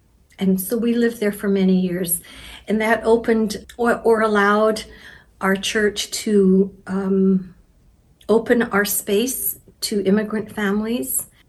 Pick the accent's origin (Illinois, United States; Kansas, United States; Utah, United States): Utah, United States; Topaz; born there; I was so young as I was born there in Topaz.